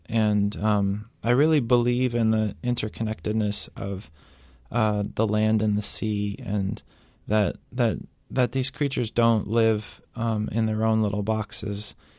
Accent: United States; some of them were fish that I had nostalgia for growing up near Long Island Sound

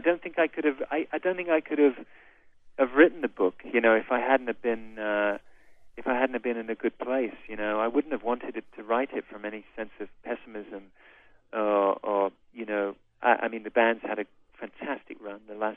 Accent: Birmingham, West Midlands, United Kingdom; also born or lived in London; I grew up in Birmingham. I lived and worked mostly in London.

